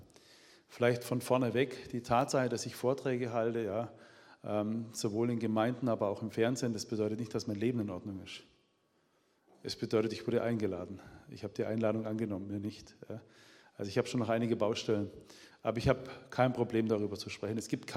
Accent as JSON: {"language": "German", "town": "Bopfingen", "region": "Baden-Württemberg", "country": "Germany", "tie": "born or raised there", "accent": "Swabian", "said": "Ich habe gehört, dass jemand aus meiner Heimat da ist. Wer ist aus Bopfingen da?"}